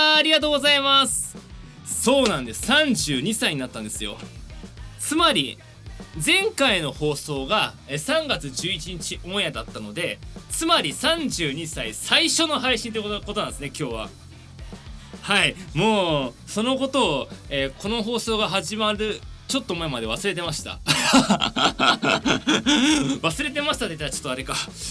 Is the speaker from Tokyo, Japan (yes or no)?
yes; Tokyo, Japan; 平成2年3月14日なので2314って覚えてくれれば。そして、私東京出身なんです。東京都生まれの東京育ちですね。